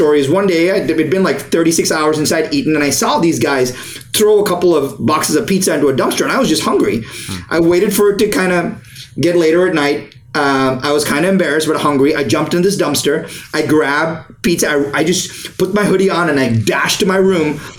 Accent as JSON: {"language": "English", "country": "India", "tie": "born or raised there", "said": "my parents realized that, who had never left India. I was born in India, by the way, never left India."}